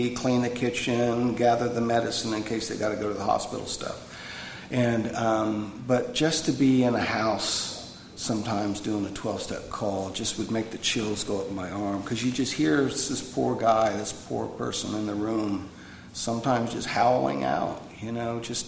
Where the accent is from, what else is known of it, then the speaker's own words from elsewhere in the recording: Midwest, United States; the same kind of old-fashioned AA that I was raised with in the Midwest I found in South Carolina.